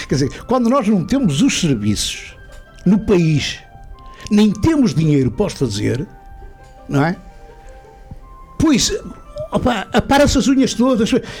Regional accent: Nogueiró, Braga, Portugal; eu desde pequeno nasci no Nogueiró e vivi sempre com São José de Cluny

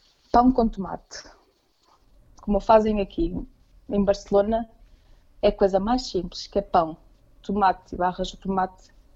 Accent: Portugal; moved away; Sempre que eu digo que sou de Portugal aqui, toda a gente diz mil coisas lindas sobre o meu país.

